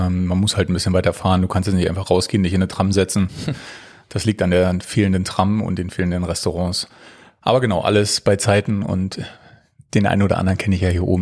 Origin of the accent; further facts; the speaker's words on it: Potsdam, Brandenburg, Germany; born there; also born or lived in Berlin; ich bin am 12.03.1988 geboren. Nein, ich bin eigentlich gebürtiger Potsdamer. War dann jetzt 10 Jahre sehr intensiv mit dem Sport verbandelt und auch in Berlin wohnhaft.